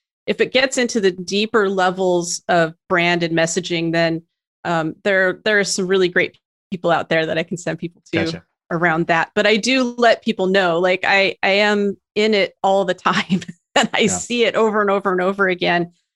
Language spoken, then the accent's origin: English; Idaho, United States; cause I'm from Idaho and there's this team called Boise State